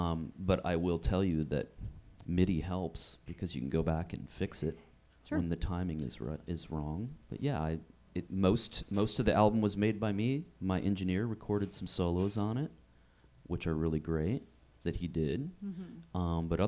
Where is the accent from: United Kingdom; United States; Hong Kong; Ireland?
United States; Wisconsin; I grew up in Wisconsin.